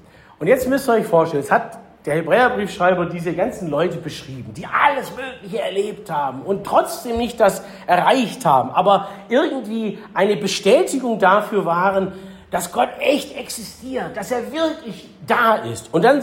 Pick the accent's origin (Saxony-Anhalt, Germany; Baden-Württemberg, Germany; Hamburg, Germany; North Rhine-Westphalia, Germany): Baden-Württemberg, Germany; Ich bin ja Schwabe, den kannten wir schon lange.